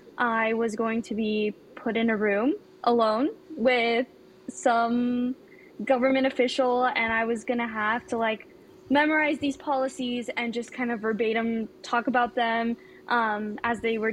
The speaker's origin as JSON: {"language": "English", "town": "Chino Hills", "region": "California", "country": "United States", "said": "I'm from Chino Hills, California, so kind of a local around here."}